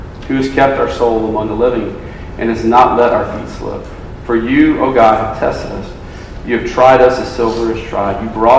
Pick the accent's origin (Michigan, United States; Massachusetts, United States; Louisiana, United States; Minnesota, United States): Louisiana, United States; So my story was I grew up in Louisiana. I went to Baylor, and I got involved in RUF.